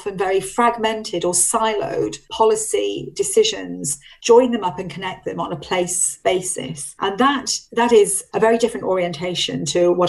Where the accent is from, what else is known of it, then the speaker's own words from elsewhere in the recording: Wales, United Kingdom; I'm also a Welsh farmer. I live in Wales and I farm in Wales.